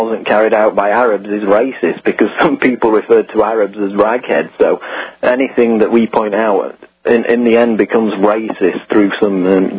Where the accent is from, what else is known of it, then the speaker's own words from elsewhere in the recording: United Kingdom; No, because I'm British.